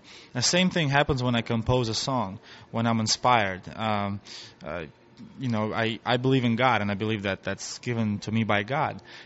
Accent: Kazakhstan; now in United States; The last name is Russian, originated in St. Petersburg. I am from former Soviet Union, the country of Kazakhstan. I grew up in USSR, woke up one day, and it's a different country. I'm in Kazakhstan.

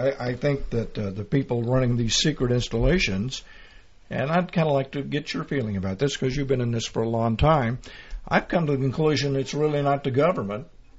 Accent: Oklahoma, United States; I'm from Oklahoma. I just came here to New Mexico. I came through Texas.

